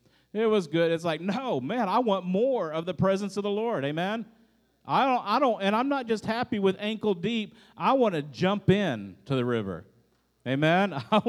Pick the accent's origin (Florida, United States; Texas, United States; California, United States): Texas, United States; also born or lived in Hawaii; I grew up in Texas. Yes, we went to the Gulf of Mexico.